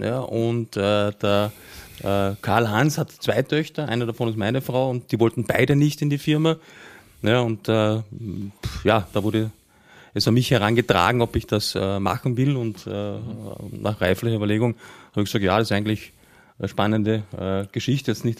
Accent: Carinthia, Austria; Wo ich herkomme, wird man da durchhören, der eine oder andere. Ich bin eigentlich gebürtiger Kärntner.

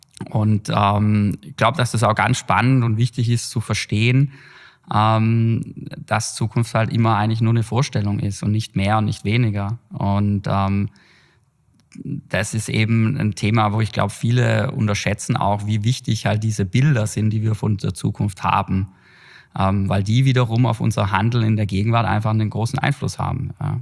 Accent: Schwaigern, Baden-Württemberg, Germany; moved away as an adult; also born or lived in Heilbronn; now in Vienna, Austria; bin 38, geboren in Heilbronn, in Eggergattach, aufgewachsen in Schwaigern, war dann lange hier auch tätig

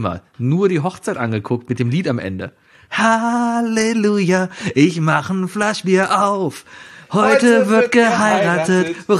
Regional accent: Northern Germany, Germany; vor allem als Norddeutscher

